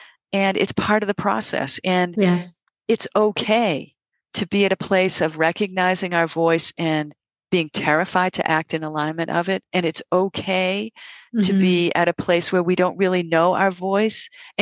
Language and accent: English; Boston, Massachusetts, United States; accent: Boston; You know that I'm a Bostonian, right? I have an accent that's a Bostonian.